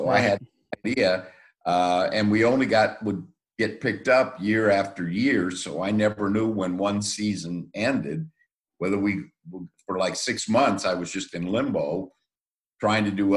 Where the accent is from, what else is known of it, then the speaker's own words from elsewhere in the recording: Florida, United States; also born or lived in Chicago; now in Northern California, United States; well, I grew up in Florida, so I'm used to the heat.